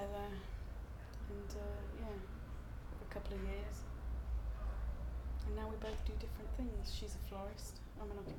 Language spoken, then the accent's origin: English; East Midlands, United Kingdom; Lincolnshire.